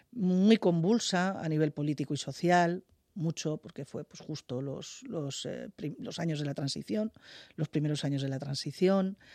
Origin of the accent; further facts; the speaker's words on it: Madrid, Community of Madrid, Spain; Yo soy de la Prospe.